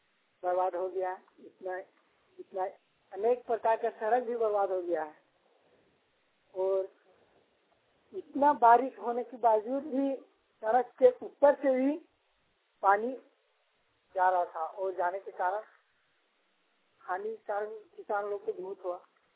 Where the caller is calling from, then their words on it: Patchapi, Jharkhand, India; ग्राम पट चापी थाना पेड़ जिला बोकारो। हमारे गांव में यहाँ पे इतना कष्ट के बारिश हुआ है